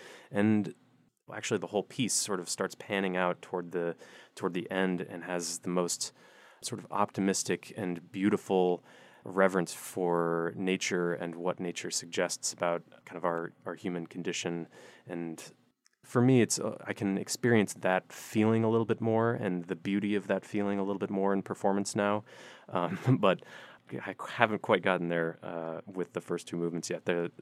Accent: New York, United States; Well, I can say as a New Yorker, the only place that I enjoy eating more than New York is Charleston.

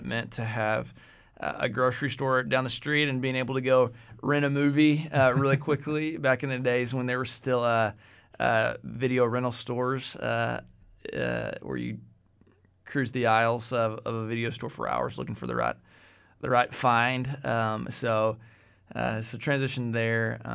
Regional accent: Victoria, Texas, United States; I grew up right outside of Victoria, Texas, actually.

